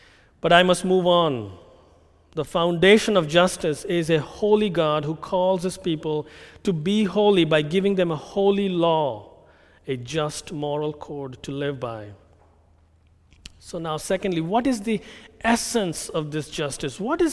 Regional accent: India; now in United States; You know, I come from India.

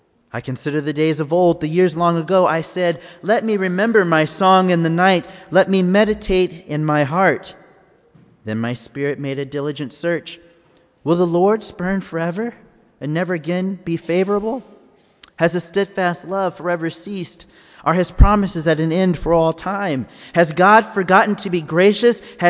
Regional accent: San Diego, California, United States; I grew up in San Diego and part of my childhood, and I love the beach.

